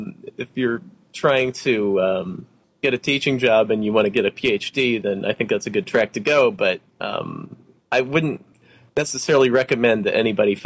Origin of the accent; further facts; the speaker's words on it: Oregon, United States; now in New York, United States; And I'm from Oregon. I grew up on the coast, and then I did college over there, and then I moved here about 7 years ago for grad school.